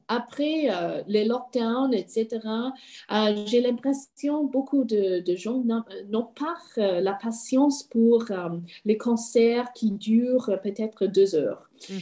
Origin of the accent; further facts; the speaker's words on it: Sydney, New South Wales, Australia; French is a second language; now in Leipzig, Germany; Je viens d'Australie, je viens de Sydney, mais je travaille, j'ai un poste dans l'orchestre du Gewandhaus à Leipzig, en Allemagne.